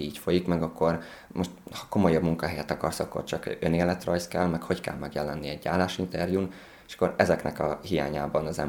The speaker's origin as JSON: {"language": "Hungarian", "town": "Hajdúhadház", "region": "Hajdú-Bihar", "country": "Hungary", "tie": "born or raised there", "said": "Én Hajdúhatházról jöttem, ugye ez Hajdú-Bihar megyének a legnagyobb cigány közösségét magában foglaló hely, 4000 roma él."}